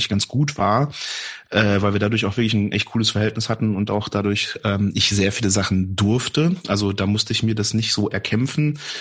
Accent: Bielefeld, North Rhine-Westphalia, Germany; wenn ich dann sage, ich komme aus Bielefeld oder ich spreche Deutsch oder so, dann reagieren manche Leute darauf komisch

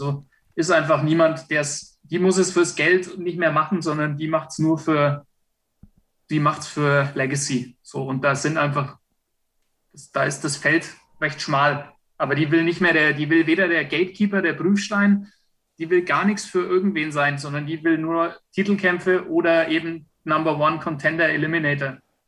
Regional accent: Bavaria, Germany; also ich bin Franke

